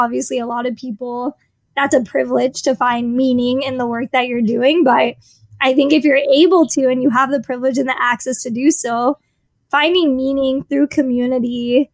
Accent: United States; luckily, because I'm an American, I had the money and the privilege

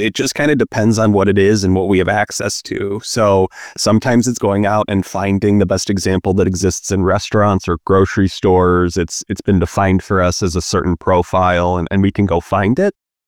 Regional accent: Chicago, Illinois, United States; Barbecue is a massive term, and I grew up in Chicagoland, and barbecue to me was putting something on a grill and slathering some barbecue sauce on that.

